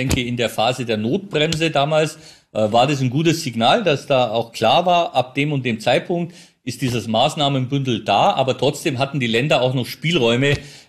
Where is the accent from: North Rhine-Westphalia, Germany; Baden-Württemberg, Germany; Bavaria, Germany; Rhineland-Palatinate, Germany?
Bavaria, Germany